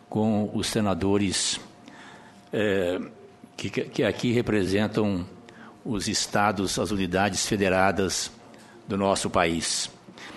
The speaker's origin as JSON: {"language": "Portuguese", "town": "Bocaiúva", "region": "Minas Gerais", "country": "Brazil", "tie": "born or raised there", "said": "Eu sou filho de fazendeiro, fui praticamente criado numa fazenda próxima a Bocaiúva, minha cidade natal, onde passei a minha infância, a minha juventude."}